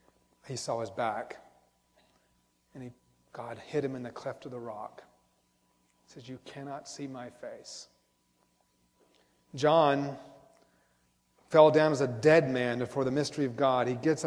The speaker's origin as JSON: {"language": "English", "region": "Georgia", "country": "United States", "tie": "born or raised there", "said": "Now, I grew up in Georgia, I never heard of Kernsville"}